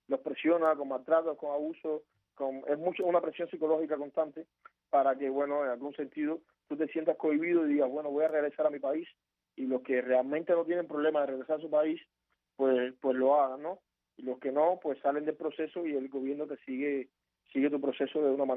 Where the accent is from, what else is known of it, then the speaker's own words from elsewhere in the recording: Cuba; moved away; yo salí de Cuba, ya voy a cumplir 6 años que no estoy en Cuba.